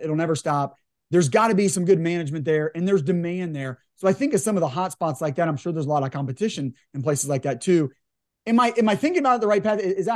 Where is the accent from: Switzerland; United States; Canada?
United States; Midwest; You know, I'm from the Midwest, so I think about Gatlinburg and Hilton Head. You know, that's kind of where a lot of Ohio people go.